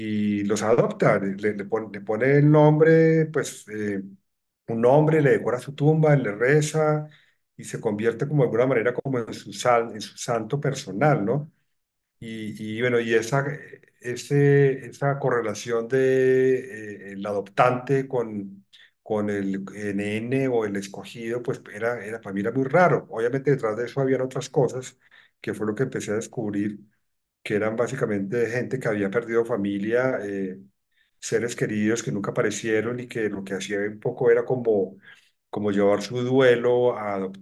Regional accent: Colombia; yo como colombiano que acostumbrado a escuchar todas las barbaridades y todas las tragedias colombianas

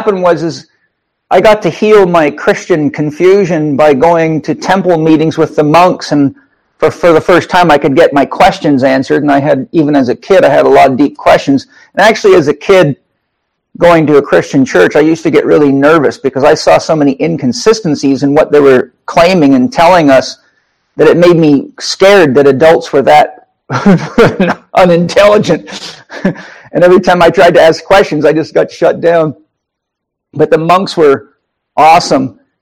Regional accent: Idaho, United States; also born or lived in Los Angeles, United States; I was born in Los Angeles, and then my parents moved to Idaho. We had a pig farm for 3 years.

